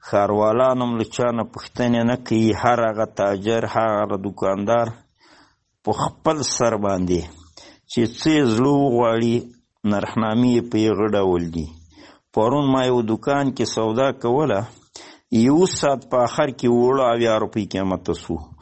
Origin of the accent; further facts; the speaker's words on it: Nangarhar, Afghanistan; د ننګرهار دی ولایت نه